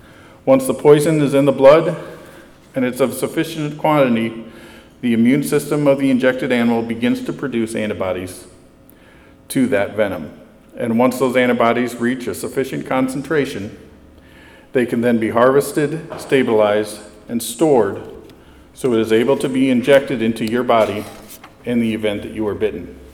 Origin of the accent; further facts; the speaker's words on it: South Dakota, United States; where I grew up in South Dakota because we have this thing called winter.